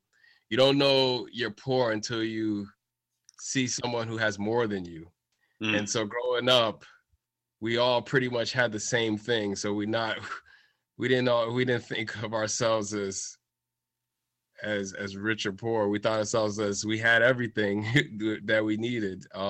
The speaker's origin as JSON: {"language": "English", "town": "Boston", "region": "Massachusetts", "country": "United States", "tie": "born or raised there", "said": "a lot of these characters are inspired by people I grew up with in Boston"}